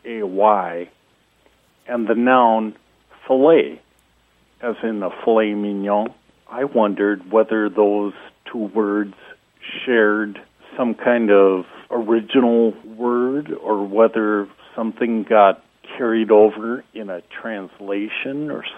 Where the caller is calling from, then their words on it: Madison, Wisconsin, United States; I'm calling from Madison, Wisconsin.